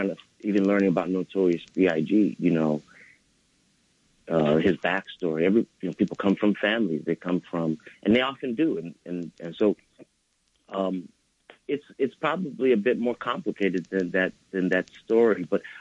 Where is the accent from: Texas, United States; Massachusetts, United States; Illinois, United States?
Massachusetts, United States; Boston; I'm from Boston originally. My dad is from New York